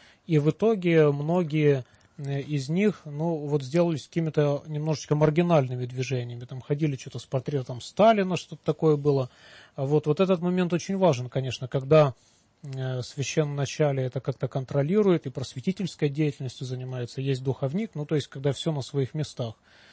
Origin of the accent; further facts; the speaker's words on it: Kyiv, Ukraine; moved away; Я вот сам с Украины в свое время приехал из Киева.